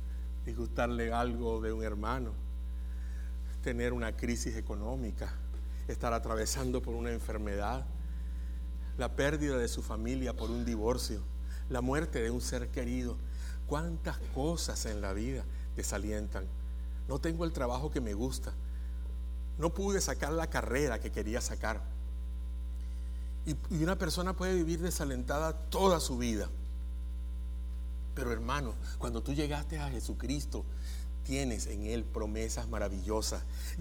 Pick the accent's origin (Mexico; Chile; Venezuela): Venezuela; todo es una agonía en mi país, Venezuela, todo.